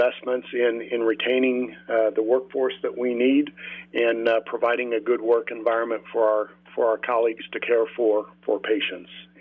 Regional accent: Springfield, Illinois, United States; I was actually born here in Springfield Memorial Hospital. I was born in Springfield, raised in Springfield, actually went to undergraduate school in Springfield, and I've raised my family and have lived in Springfield my entire life.

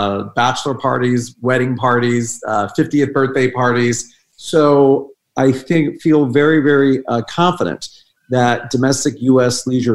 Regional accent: Philadelphia, Pennsylvania, United States; I'm born and raised in Philadelphia

